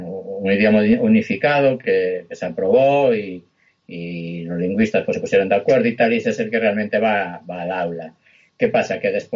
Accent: Galicia, Spain; first language Galician; Spanish is a second language; normalmente soy gallego parlante

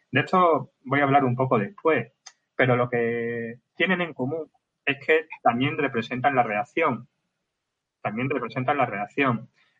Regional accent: Andalusia, Spain; Yo soy andaluz, yo soy del Valle del Guadalquivir, y aquí en Extremadura, pues la verdad es que la estructura socioeconómica es muy similar, ¿no?

